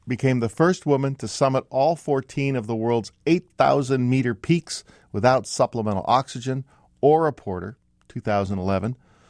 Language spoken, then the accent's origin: English; Washington, United States; Should a Cougar fan or a Husky fan just buckle down and root for Gonzaga because we're all from Washington State?